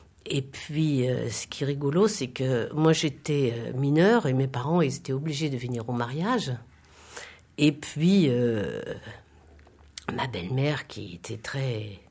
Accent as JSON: {"language": "French", "country": "Germany", "second_language": "French", "said": "Et quand je suis arrivée chez moi, de nouveau, chez moi en Allemagne, chez mes parents, je leur ai posé la question"}